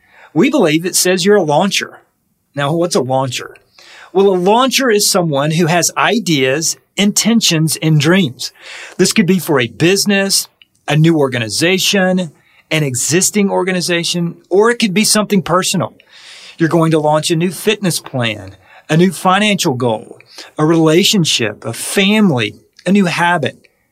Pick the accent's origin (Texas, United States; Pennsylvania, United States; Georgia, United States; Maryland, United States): Georgia, United States; Cornelia; So you're from Clarksville. I'm from Cornelia, and Kevin is not.